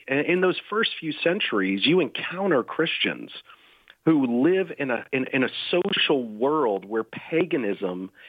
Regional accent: McKinney, Texas, United States; So I grew up in North Texas. I grew up at First Baptist McKinney, was the church I grew up in.

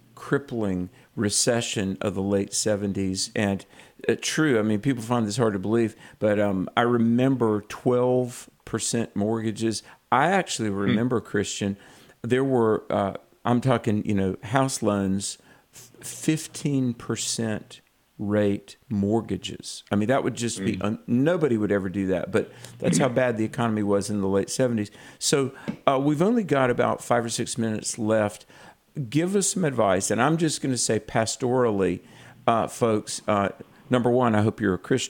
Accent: the South, United States; when I was a kid growing up in the South, you know, it seemed like I was surrounded by older people, grandparents, and, you know, Southerners just by nature seem to be philosophizers.

